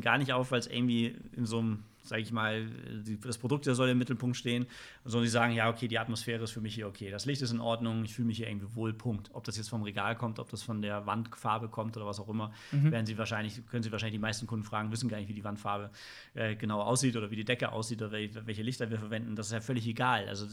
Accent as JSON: {"language": "German", "region": "Northern Germany", "country": "Germany", "said": "da passen wir als Norddeutsche auch, glaube ich, so ganz gut hin"}